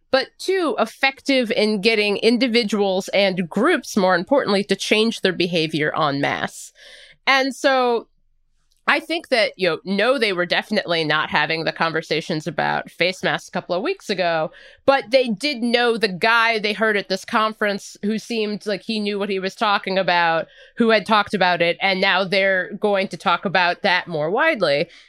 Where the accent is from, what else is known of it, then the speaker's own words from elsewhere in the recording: United States; I'm going to intentionally go to Red Robin and eat a burger because I'm an American.